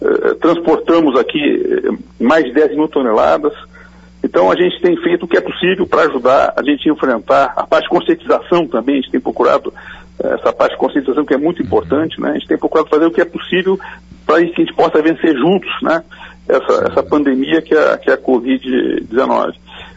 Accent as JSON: {"language": "Portuguese", "region": "Rio Grande do Sul", "country": "Brazil", "said": "eu sou gaúcho, né? Sou da área aqui"}